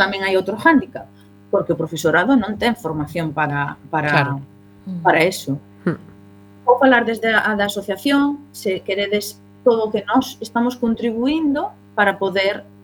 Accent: Narón, Galicia, Spain; eu son de Narón

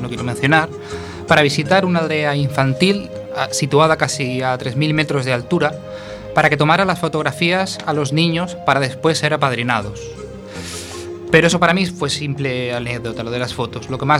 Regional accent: Ecuador; todo acompañado al ritmo de música de buena cumbia como buen ecuatoriano

